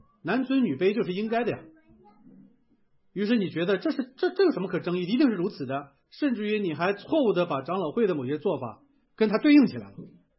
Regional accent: Shanxi, China; also born or lived in Hebei; 我是河北的，山西长大，泛称华北人吧。

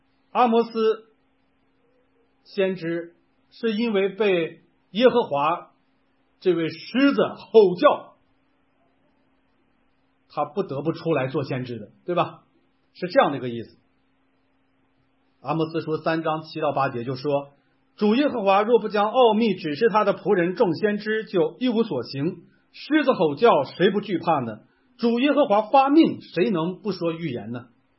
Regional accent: Linfen, Shanxi, China; also born or lived in Xingtai, Hebei; 我在山西这个临汾长大，我们那个临汾从我小时候记事的时候，他的绰号就叫做花果城，

